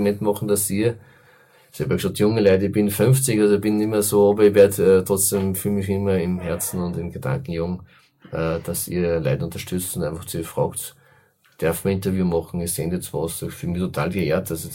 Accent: Enns, Upper Austria, Austria; das war mir ein ganz großes Anliegen für meine Heimatstadt Enz.

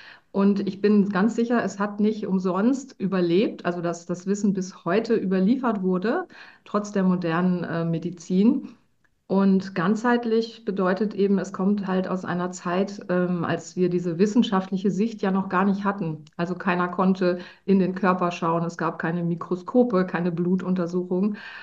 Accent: Cologne, North Rhine-Westphalia, Germany; wie du schon gesagt hast, ich bin aus Köln.

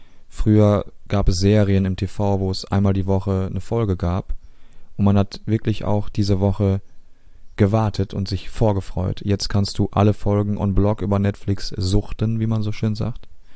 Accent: North Rhine-Westphalia, Germany; Ich bin auf dem Land aufgewachsen, überwiegend. Und meine Kindheit habe ich in einem kleinen Nest verbracht, nahe Xanten, umgeben vom Rhein und der Xantener Nordsee, einem Baggerloch.

